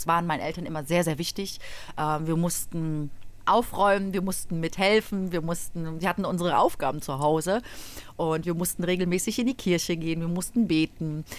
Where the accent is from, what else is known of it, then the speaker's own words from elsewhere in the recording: Germany; born there; Also ich bin selber in Deutschland geboren, aber meine Eltern sind in Oberschlesien groß geworden, mein Bruder dann in Polen, genau. Und ich habe polnische Wurzeln.